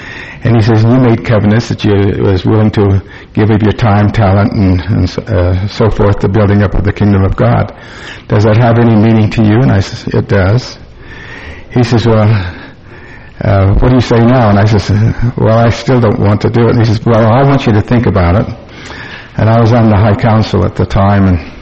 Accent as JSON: {"language": "English", "town": "Evanston", "region": "Wyoming", "country": "United States", "said": "I'm from Evanston, Wyoming."}